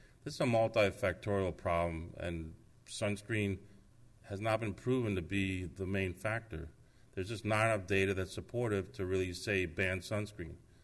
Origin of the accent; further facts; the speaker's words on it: Miami Beach, Florida, United States; I grew up on Miami Beach, Lenox Avenue. Changed a lot since I was born. I'm going to be 60.